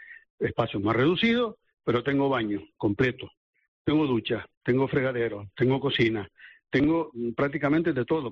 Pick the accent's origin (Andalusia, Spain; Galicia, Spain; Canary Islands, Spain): Canary Islands, Spain; Los Cristianos; born there; Soy nacido en Los Cristianos y jugué en el Marino, además.